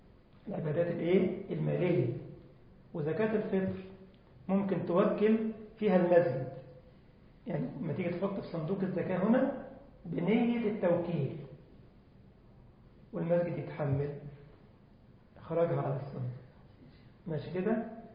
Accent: Egypt; بيسموه زفت احنا عندنا في مصر اسمه زفت

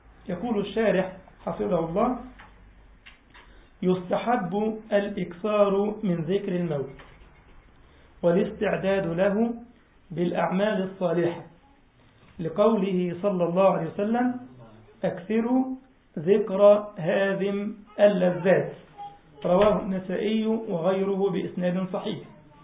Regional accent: Egypt; قلت لكم عندنا في مصر كان في لاعب كورة كده بيحلق أقرع

